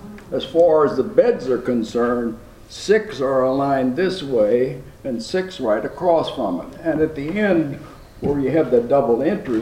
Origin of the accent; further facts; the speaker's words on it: England, United Kingdom; born there; And since I was born in England, I sent a letter